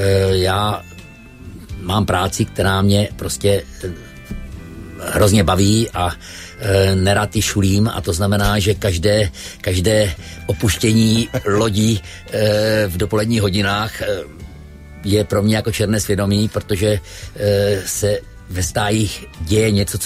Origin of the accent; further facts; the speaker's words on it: Zlín Region, Czechia; od té doby jsem byl spíš ve světě a moje rodná Víska oslavovala 700 let vzniku